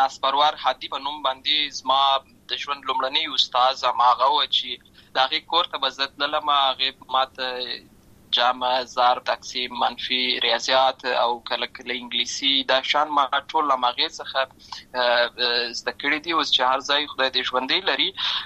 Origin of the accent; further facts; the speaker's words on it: Lashkar Gah, Helmand, Afghanistan; born there; also born or lived in Uruzgan; زه په اصل کې د ورزغان ولایت یم. اما زه په هلمند ولایت لشکرګاه کې پیدا شوی یم.